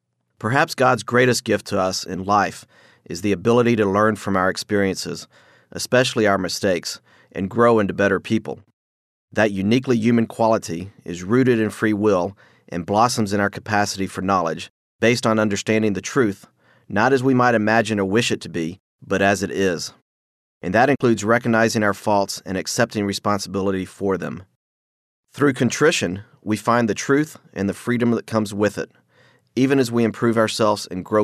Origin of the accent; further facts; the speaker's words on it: Austin, Texas, United States; I was born and reared in Austin, Texas, where it is located, and earned an undergraduate degree from the university.